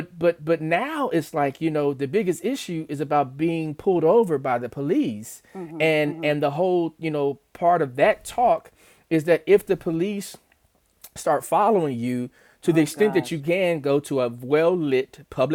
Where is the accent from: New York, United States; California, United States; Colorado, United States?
California, United States; Los Angeles; I grew up in Los Angeles.